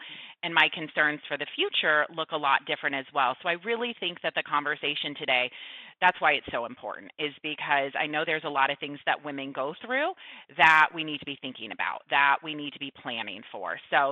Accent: Arizona, United States; So I was born and raised in Arizona. I went to school at Arizona State University in Tempe, Arizona.

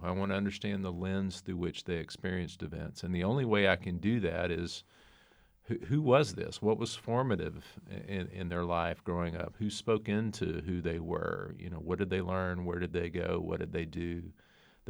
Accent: Southern United States, United States; and maybe this is because I'm Southern

